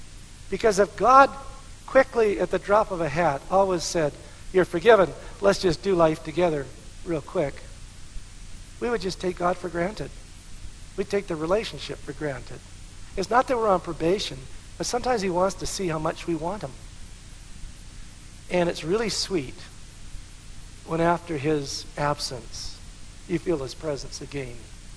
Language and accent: English; Alberta, Canada; I said, I'm from Alberta. She said, I know, I could read your license plate.